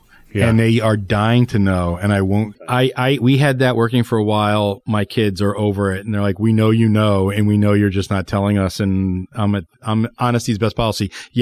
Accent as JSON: {"language": "English", "region": "Virginia", "country": "United States", "tie": "born or raised there", "said": "I grew up in Northern Virginia."}